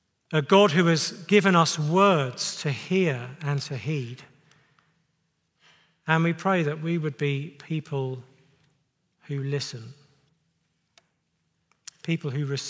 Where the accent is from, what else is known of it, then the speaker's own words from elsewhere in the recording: England, United Kingdom; I'm English. We don't do things like that.